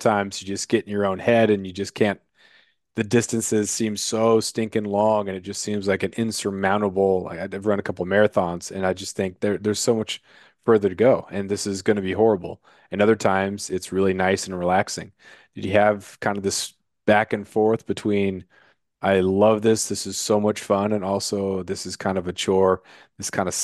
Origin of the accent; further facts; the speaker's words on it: Klawock, Alaska, United States; growing up in Klawock on Prince of Wales Island.